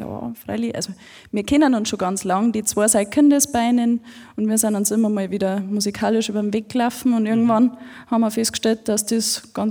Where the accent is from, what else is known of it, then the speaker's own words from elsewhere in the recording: Nussdorf am Inn, Bavaria, Germany; Und ich komme von Nussdorf am Inn, das ist zwischen Rosenheim und Kufstein.